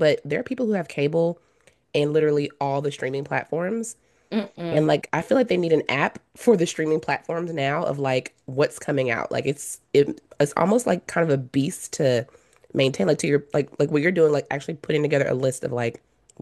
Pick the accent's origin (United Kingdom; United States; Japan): United States; the South; I think growing up in the South, they drill into our head like that period of time being like antebellum and plantations